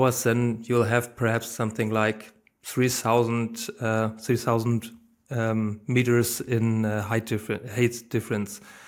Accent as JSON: {"language": "English", "country": "Germany", "said": "I'm a guy from Germany, 42 years old"}